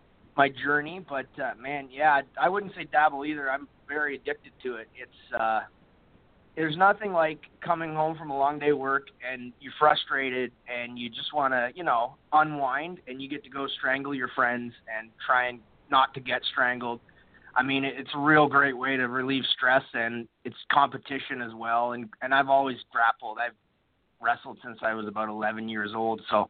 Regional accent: Canada; I'm Canadian.

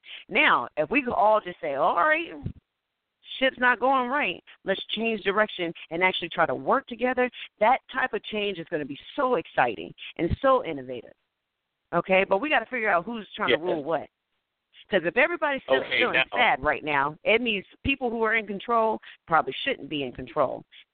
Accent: Texas, United States; now in Virginia, United States; I live in Virginia. I'm from Texas.

